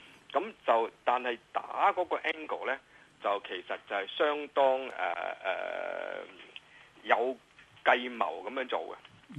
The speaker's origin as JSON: {"language": "Cantonese", "country": "China", "said": "因為我哋是中國人吃豬肉的國家"}